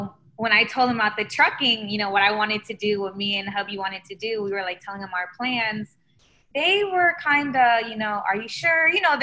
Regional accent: Miami, Florida, United States; now in Los Angeles, United States; Oh, it was fun. I mean, before I got married, I was like the queen of Miami. Then I came to LA, I was a little bit popping.

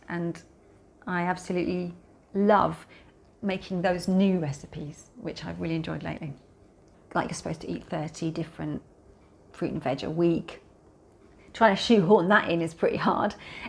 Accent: Wales, United Kingdom; I don't want to offend anyone who's Welsh, because I'm Welsh. I was born in Wales.

